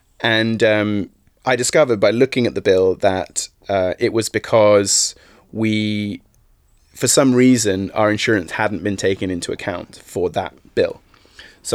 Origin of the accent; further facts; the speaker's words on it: United Kingdom; So if I say that and you think it's weird, it's because I'm British.